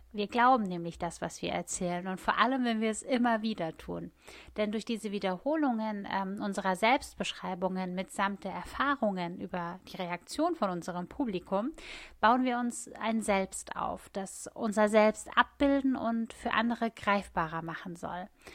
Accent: Mannheim, Baden-Württemberg, Germany; born there; dass ich gebürtige Mannheimerin bzw. Monnemerin bin.

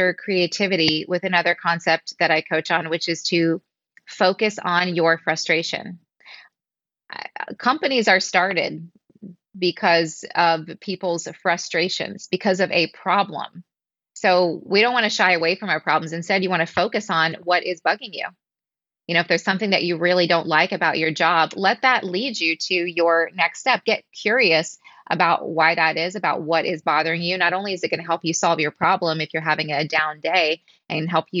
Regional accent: Virginia, United States; also born or lived in Kansas City; I grew up in Virginia, a few hours, so Southern Virginia, a few hours south of DC. And I would say mainly in Virginia, but also outside of Kansas City.

